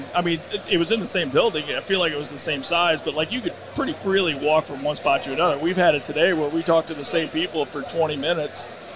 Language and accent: English; Illinois, United States; where I grew up in Illinois, I don't know if I knew three guys that had turkey hunting.